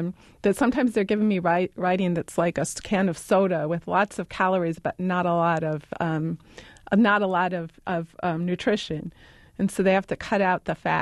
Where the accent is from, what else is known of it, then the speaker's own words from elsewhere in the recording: Chicago, Illinois, United States; I'm from Chicago and we're forever ending our sentences with prepositions